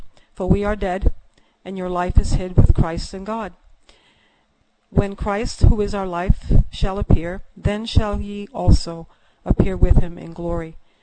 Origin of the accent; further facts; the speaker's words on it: United States; born there; that I was born in. I loved this nation. I mean, to the point where I really was very, very proud of being an American.